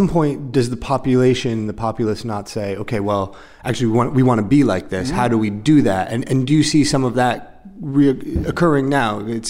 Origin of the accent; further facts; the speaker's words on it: United States; You know, as an American, I look at it